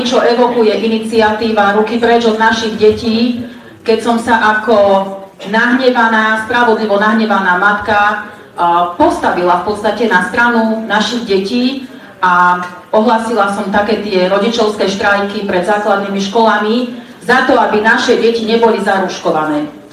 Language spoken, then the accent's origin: Slovak; Martin, Žilina Region, Slovakia; som z Martina.